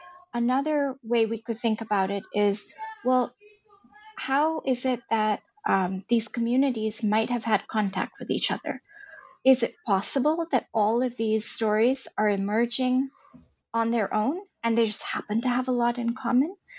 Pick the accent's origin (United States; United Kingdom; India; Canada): India; growing up in India, I've experienced some very large ones, 6.9, 7.2.